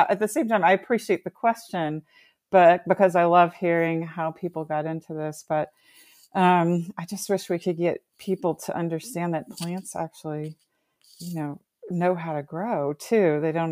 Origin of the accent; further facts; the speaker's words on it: Bowie, Maryland, United States; I grew up in Bowie in Prince George's County